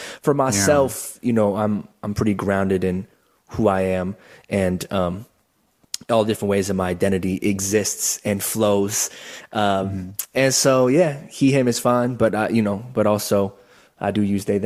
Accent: Irvine, California, United States; also born or lived in Orange County / East Coast / Los Angeles; Then they moved to California and I was born in Orange County. I grew up mostly in Irvine. And then moved to the East Coast for about 8 years and then have moved back to Southern California

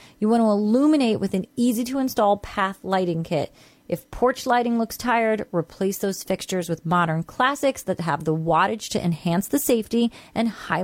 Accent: Long Island, New York, United States; I'm from Long Island. Sometimes we're not that bright.

